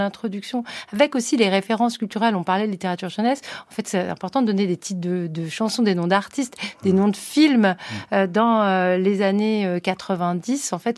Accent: Villiers-le-Bel, Île-de-France, France; on vient de Villiers-le-Bel, parce qu'on est noir, on n'a pas fait forcément des grandes études

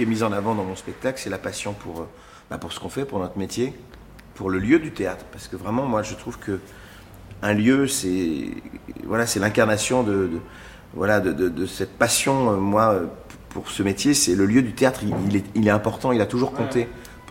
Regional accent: Nouvelle-Aquitaine, France; Je peux aller dans mon enfance, dans la Creuse, avec mon grand-père qui boit son 100%.

